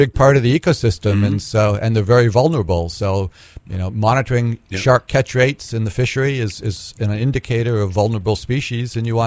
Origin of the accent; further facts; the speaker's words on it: East Coast, United States; Well, I grew up on the East Coast, mm-hmm. and kept moving westward.